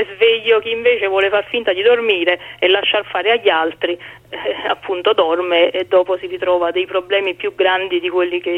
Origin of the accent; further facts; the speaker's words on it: Naples, Campania, Italy; perché sono nata e cresciuta a Scampia